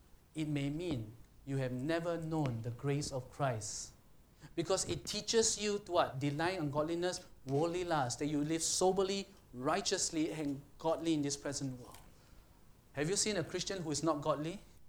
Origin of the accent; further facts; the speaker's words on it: Singapore; I'm a Singaporean.